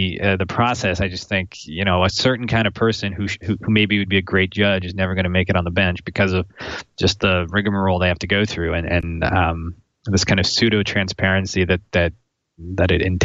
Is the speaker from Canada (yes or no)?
yes; Canada; as a Canadian, I find it a little bit odd. We don't have the same practice in Canada